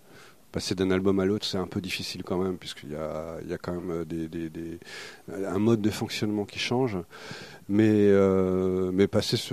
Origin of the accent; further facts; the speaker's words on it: Grand Est, France; moi, je suis de la région, je suis alsacien d'origine